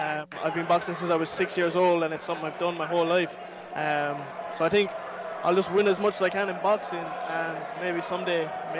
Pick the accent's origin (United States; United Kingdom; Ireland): Ireland; Cork, Munster; You need to go to Cork, where I'm from. Cork, Ireland.